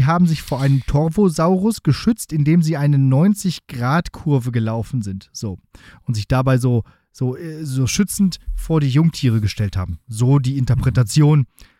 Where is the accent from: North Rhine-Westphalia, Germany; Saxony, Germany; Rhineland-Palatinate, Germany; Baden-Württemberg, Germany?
North Rhine-Westphalia, Germany; Münster; Osnabrück, also auch als Münsteraner, ist ganz hübsch eigentlich.